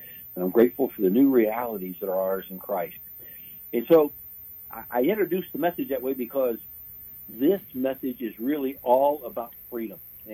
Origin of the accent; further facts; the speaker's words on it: Indiana, United States; I grew up in Indiana. I'm still to this day an IU basketball fan.